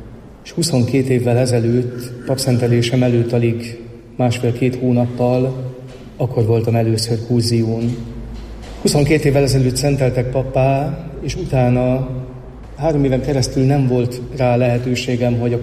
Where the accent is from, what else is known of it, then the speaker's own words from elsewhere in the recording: Karcag, Jász-Nagykun-Szolnok, Hungary; Karcagon születtem, Karcagon nőttem föl, Karcag nagykunságnak a fővárosa, és büszkén vallja is ezt magáról mind a mai napig.